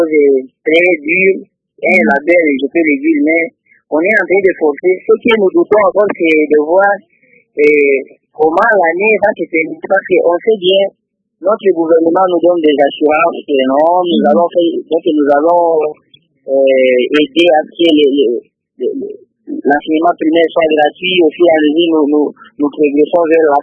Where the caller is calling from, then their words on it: Lubumbashi, Haut-Katanga, DR Congo; Oui, bon, chez nous à Lubumbashi, on est en train de forcer au moins de préparer quelque chose pour nos enfants.